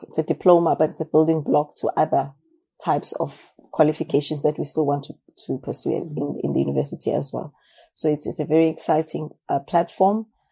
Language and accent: English; South Africa; it's my roots. I am from Africa. I am from South Africa.